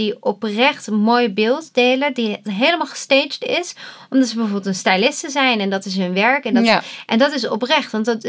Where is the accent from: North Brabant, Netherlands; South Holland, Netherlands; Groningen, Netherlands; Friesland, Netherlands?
South Holland, Netherlands; Rotterdam; ik ben Rotterdamse, heel nuchter.